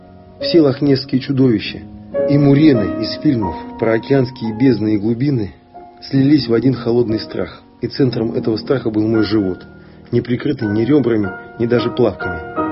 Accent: Siberia, Russia; Но я родился и вырос в Сибири, а увидел это великое озеро только совсем недавно.

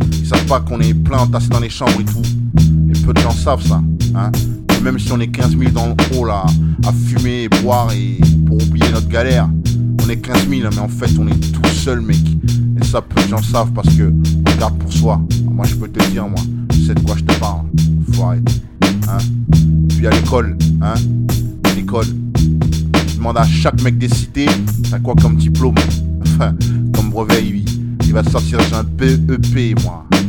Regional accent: Paris, Île-de-France, France; Moi, je viens de Paris, hein? Je viens de Paris, je suis arrivé dans le 19, dans ma tête, j'avais 5 piges et j'en ai 23, mec, tu vois?

